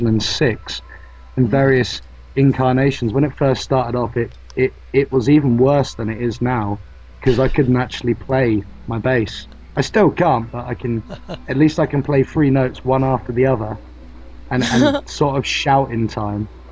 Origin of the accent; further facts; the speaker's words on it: South East England, United Kingdom; Oh, but I'm not a Cockney. I'm from the south of England. I'm by the beaches and stuff.